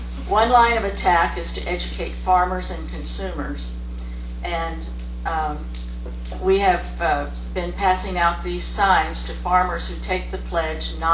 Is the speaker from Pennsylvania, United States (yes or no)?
yes; Lehighton, Pennsylvania, United States; I'm from Lehighton, Pennsylvania, Carbon County, and I'm president of Save Carbon County.